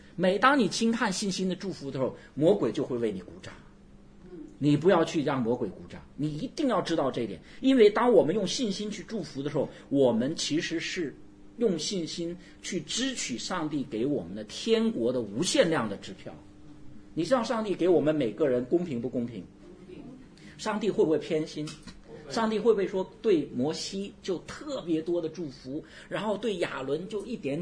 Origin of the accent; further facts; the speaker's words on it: China; 你知不知道我们中国人有一句话说，这个德不配位必遭灾祸